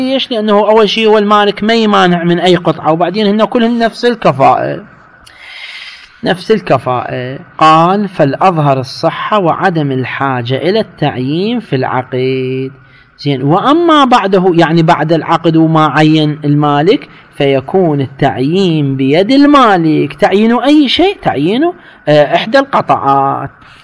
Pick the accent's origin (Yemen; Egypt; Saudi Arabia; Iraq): Iraq; احنا عندنا في العراق